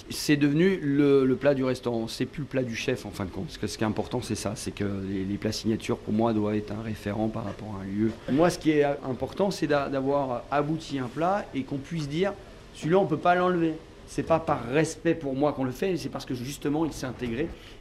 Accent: Auvergne-Rhône-Alpes, France; je suis auvergnat d'origine, j'ai de la famille en Normandie

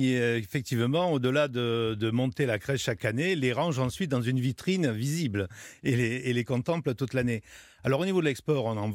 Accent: Provence-Alpes-Côte d'Azur, France; On maintient cette tradition qui est ancestrale chez nous en Provence.

